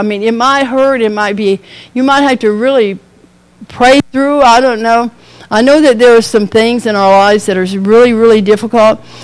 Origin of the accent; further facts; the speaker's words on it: Florida, United States; I like trees. I'm from Florida.